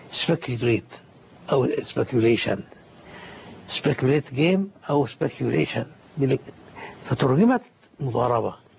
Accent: Qatar; على سبيل المثال في قطر، عندنا في قطر كل الشركات التي لا تتعامل بالربا مكتوبة

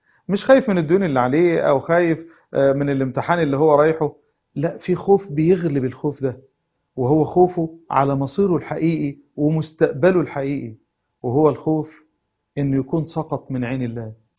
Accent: Egypt; بلدنا مصر

